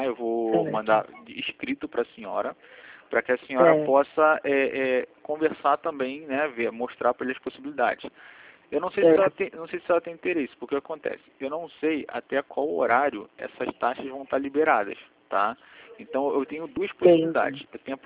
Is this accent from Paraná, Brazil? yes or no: no; Rio de Janeiro, Brazil; eu sou do Rio. Aqui no Rio, terça-feira foi feriado